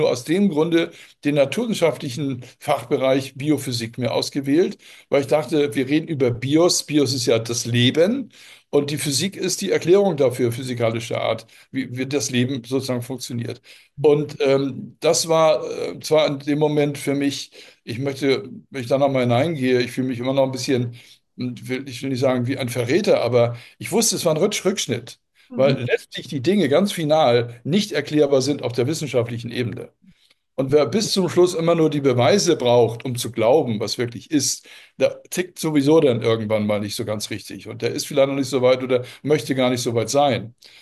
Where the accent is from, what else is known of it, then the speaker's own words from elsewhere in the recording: Hamburg, Germany; Ich erinnere mich, in der Zeit war Hamburg, ich bin Hamburger, bestand eigentlich nur aus Ruinen, ja.